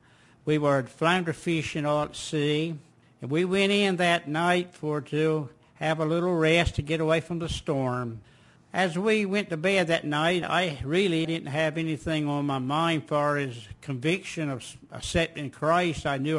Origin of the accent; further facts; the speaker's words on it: Harkers Island, North Carolina, United States; the Outer Banks, Harker's Island to be exact. It's right near Cape Lookout National Seashore Park.